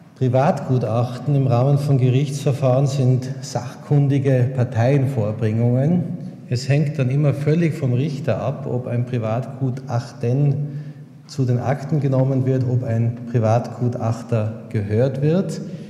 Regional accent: Innsbruck, Tyrol, Austria; Es ist fantastisch, also in dieser Stelle als Innsbrucker einen Vortrag halten zu können.

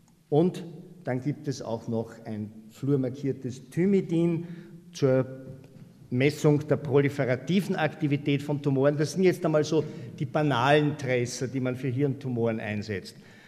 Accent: Austria; Als Österreicher weiß man ja auch sehr gut um die Wichtigkeit der eigenen Existenz im Vergleich zum größeren Bruder im Norden.

